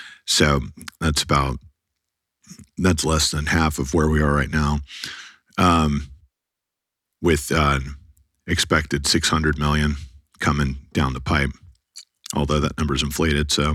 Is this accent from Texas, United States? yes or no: yes; Dallas-Fort Worth, Texas, United States; Product under construction, my hometown, Dallas-Fort Worth, is just like way above the mark of everyone else.